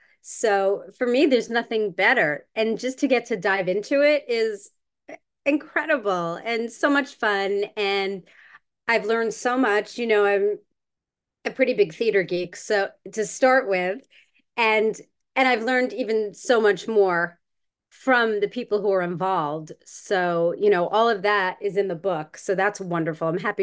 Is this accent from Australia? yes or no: no; New York, United States; because I grew up in New York, I've lived here my whole life